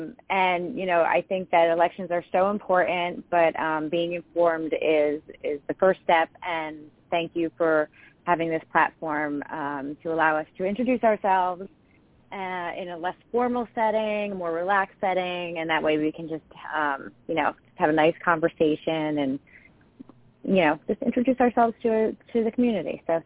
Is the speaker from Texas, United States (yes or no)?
no; New Jersey, United States; that the governor just did say that there is, in fact, a Central Jersey. That's where I did grow up. I grew up down in Middlesex County.